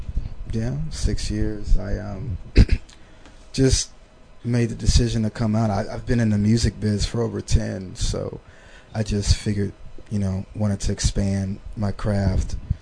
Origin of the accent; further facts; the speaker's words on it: Oakland, California, United States; moved away as an adult; now in Los Angeles, United States; I hail from Oakland, California.